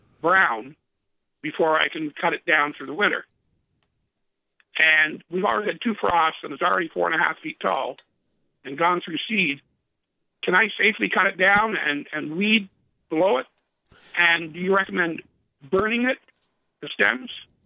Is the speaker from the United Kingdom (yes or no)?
no; Canada; I'm from Canada originally.